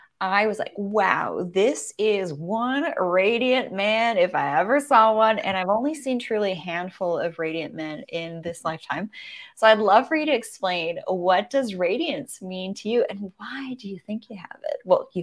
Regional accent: British Columbia, Canada; we're actually both from the southwest coast of Canada. David's from Vancouver. I'm from Vancouver Island.

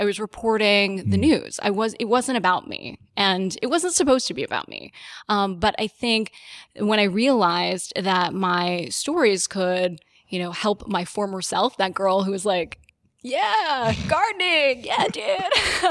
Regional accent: United States; They were immigrants. So I'm first generation American.

